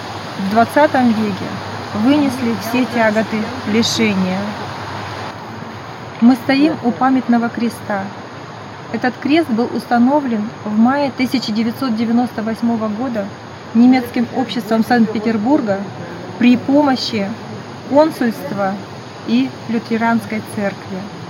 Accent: Kazakhstan; born there; Я сама родилась в Казахстане, в семье российских немцев.

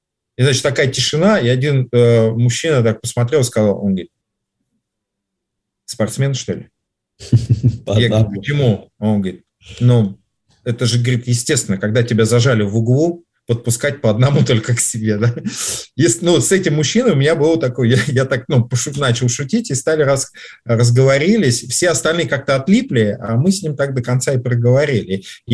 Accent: Vladimir Oblast, Russia; так как я родом из Петушинского района

